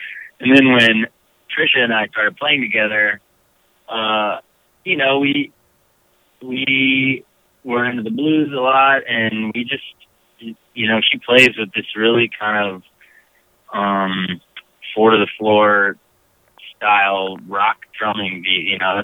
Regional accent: Louisiana, United States; also born or lived in New Orleans; now in Los Angeles, United States; Before that, New Orleans for a long time, and I grew up in North Louisiana.

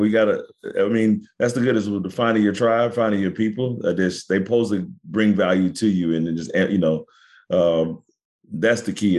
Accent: Kansas City, Missouri, United States; also born or lived in St. Louis / East St. Louis; Man, well, I was born in St. Louis. I lived in East St. Louis, probably the first, you know, young adult portion of my life. Then we moved to Kansas City, Missouri, and stayed there.

